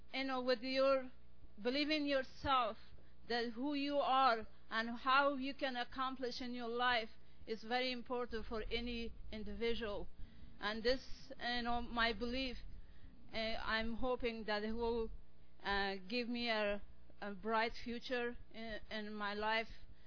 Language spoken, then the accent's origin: English; Afghanistan; English is a second language; I'm from Afghanistan, which is a country that always suffering from, you know, difficulty.